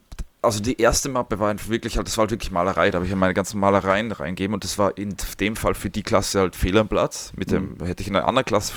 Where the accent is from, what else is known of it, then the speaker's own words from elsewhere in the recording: Salzburg, Austria; moved away as an adult; now in Vienna, Austria; Also war halt Schule Salzburg. Ich bin aufgewachsen in Salzburg, so ein bisschen am Land. Hm. Und dann 2002 nach Wien gegangen